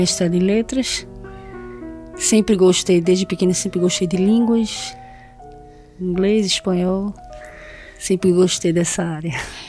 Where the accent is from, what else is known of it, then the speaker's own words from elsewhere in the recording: Recife, Pernambuco, Brazil; moved away as an adult; now in Portugal; Nasci no Recife, Pernambuco, sul do Brasil, e nasci em 1978.